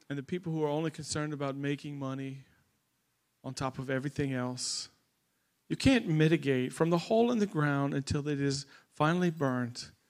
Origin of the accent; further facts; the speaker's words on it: Louisiana, United States; I'm from Southwest Louisiana with an organization called For a Better Bayou.